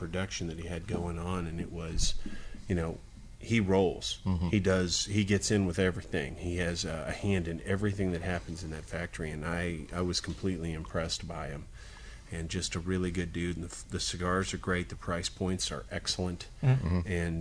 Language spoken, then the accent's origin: English; Texas, United States; And you know, I'm a Texan.